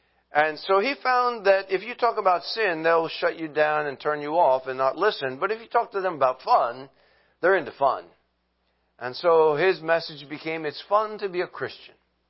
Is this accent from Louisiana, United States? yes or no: yes; New Orleans, Louisiana, United States; Now, when I was a child, growing up in New Orleans, this was back in the 60s, I went to Sunday school, to our church